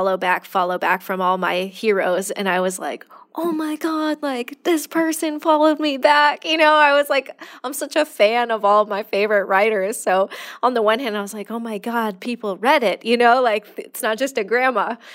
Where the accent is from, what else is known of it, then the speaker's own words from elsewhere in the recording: California, United States; because I'm from California.